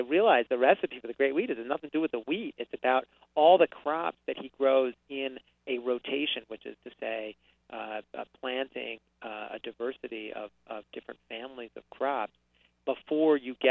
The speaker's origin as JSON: {"language": "English", "region": "New York", "country": "United States", "said": "I'm from New York, so I'm cynical."}